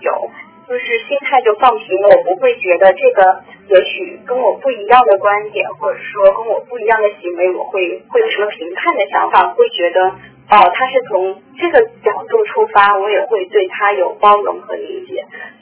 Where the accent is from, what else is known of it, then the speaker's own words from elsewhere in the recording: Suzhou, Jiangsu, China; 小时候在一个小苏州吧，我从苏州来，在一个苏州小城市这样长大